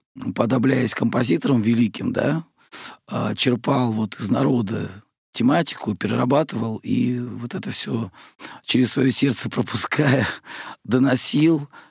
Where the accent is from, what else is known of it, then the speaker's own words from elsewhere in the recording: Rostov Oblast, Russia; я сам из Ростовской области, да.